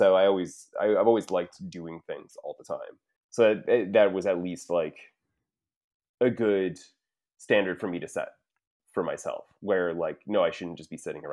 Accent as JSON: {"language": "English", "region": "Florida", "country": "United States", "tie": "born or raised there", "also_born_or_lived": "Lodi", "said": "I grew up in Florida, but I moved up to Ohio, to this rural area called Lodi, that's a real shithole."}